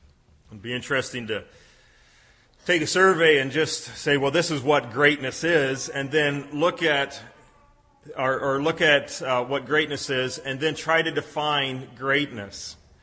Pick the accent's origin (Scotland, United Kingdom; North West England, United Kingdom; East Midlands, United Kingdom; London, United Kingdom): London, United Kingdom; now in Cambridge, United Kingdom; and we grew up in London. I'm in Cambridge.